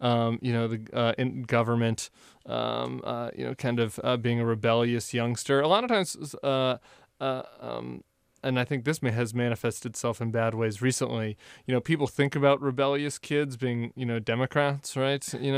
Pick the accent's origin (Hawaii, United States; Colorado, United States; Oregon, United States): Colorado, United States; Denver; born or raised there